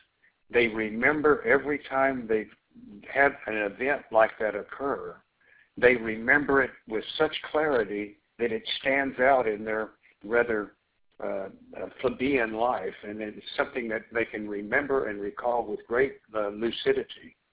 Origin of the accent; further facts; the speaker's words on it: Texas, United States; I was raised in South Texas on a ranch where everybody goes hunting, and people shoot creatures like deer regularly.